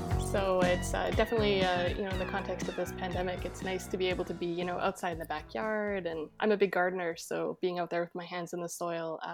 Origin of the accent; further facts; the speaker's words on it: Edmonton, Alberta, Canada; I was born and raised here in the Edmonton area.